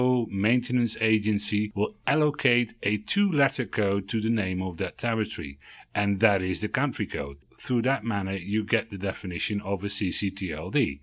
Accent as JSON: {"language": "English", "country": "Netherlands", "said": "in Germany or in the country where I'm from the Netherlands"}